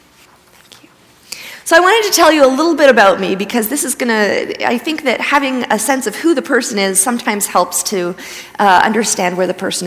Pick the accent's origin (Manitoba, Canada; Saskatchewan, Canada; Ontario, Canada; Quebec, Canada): Manitoba, Canada; I grew up on Treaty 4 territory in Manitoba, very rural, near a large Métis settlement, and next to the Tutnawazabeg First Nation.